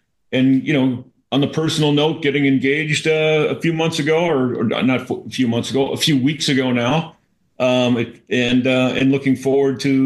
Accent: Minnesota, United States; moved away as an adult; I grew up in Minnesota. I left the frozen tundra in my mid-20s.

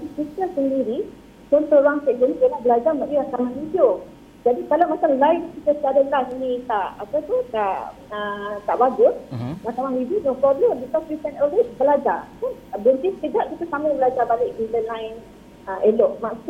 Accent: Kuala Lumpur, Malaysia; Kami daripada Kuala Lumpur pergi belajar ke Kedah, pergi belajar ke Indonesia, pergi belajar ke Thailand untuk cari guru-guru yang terbaik.

